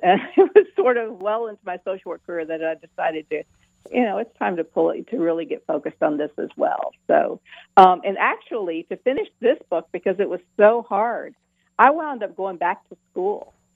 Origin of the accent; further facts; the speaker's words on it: Sumter, South Carolina, United States; Originally, I'm from Sumter, which is about an hour away, but I've been here since the early 80s.